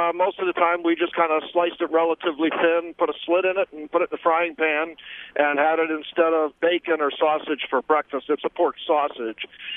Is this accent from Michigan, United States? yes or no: no; Philadelphia, Pennsylvania, United States; now in Wisconsin, United States; I am from Philadelphia, and I was a provolone man.